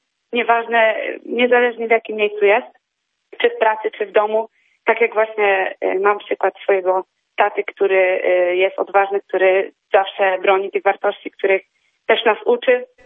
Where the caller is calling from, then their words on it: Rumia, Pomeranian Voivodeship, Poland; No ja z Rumi.